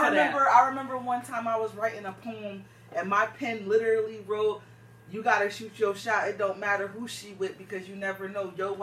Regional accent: Stamford, Connecticut, United States; You in this Norwalk shit? I'm from Stanford.

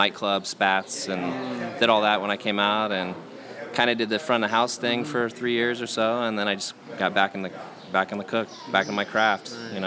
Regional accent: Norfolk, Virginia, United States; born there; now in Maui, United States; I was born in Norfolk, Virginia, on a military base, other side of the planet. And then, you know, for me, my dad was in the Navy, so we moved every couple of years.

